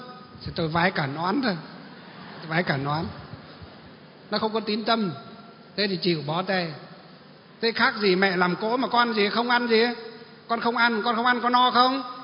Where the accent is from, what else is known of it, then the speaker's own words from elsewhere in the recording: Kim Bôi, Hòa Bình, Vietnam; Thì người ta hỏi là quê ở đâu, tôi bảo Kim Bôi Hòa Bình. Thì người bảo ô Kim Bôi là dân tộc Mường à? Bảo vâng, tôi dân tộc Mường.